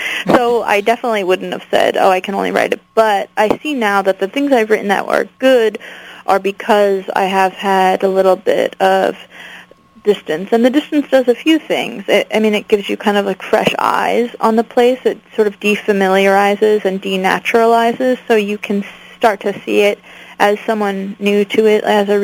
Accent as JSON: {"language": "English", "country": "United States", "tie": "born or raised there", "said": "I mean, a lot of them are written after the rumors and the gossip I heard growing up in the Mojave Desert"}